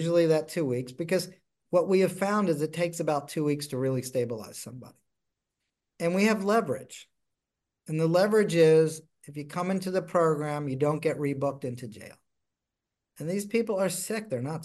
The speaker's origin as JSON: {"language": "English", "region": "Florida", "country": "United States", "said": "Look, I am just lucky I am from Miami-Dade."}